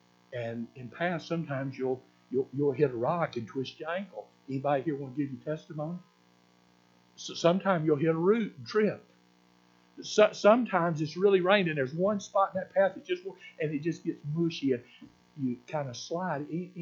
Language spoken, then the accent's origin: English; United States; but I'm from Alabama, Tennessee. That's why I talk proper English. Y'all can tell I've studied in the South